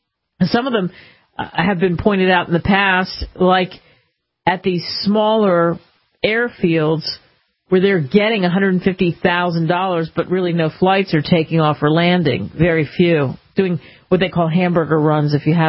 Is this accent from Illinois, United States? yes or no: no; Philadelphia, Pennsylvania, United States; Growing up in Philly and being right there, walking by Independence Hall all the time when I was a kid